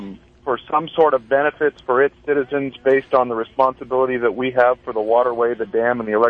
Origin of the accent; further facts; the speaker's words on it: Sacramento, California, United States; I was raised in Sacramento and worked for years in the Bay Area.